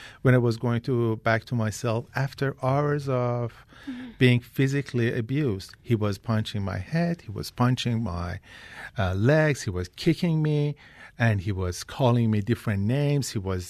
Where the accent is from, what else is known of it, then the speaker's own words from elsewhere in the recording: Iran; I mean, when I was growing up in Iran